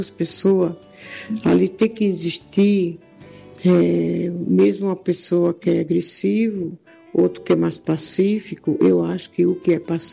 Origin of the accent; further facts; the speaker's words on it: Pernambuco, Brazil; now in São Paulo, Brazil; eu sou pernambucano, moro aqui em São Paulo há mais de 30 anos.